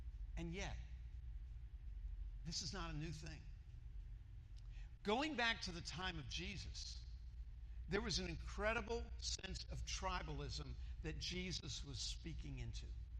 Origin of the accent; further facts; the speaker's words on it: United States; There's nationalism. I'm an American, and I tend to be patriotic and loyal, especially when the Olympics are on.